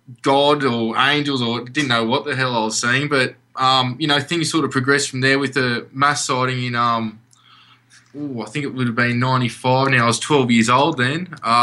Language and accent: English; Albury, New South Wales, Australia; I'm from Albury, which is on the border of New South Wales, Victoria, and Australia, sort of down the bottom part.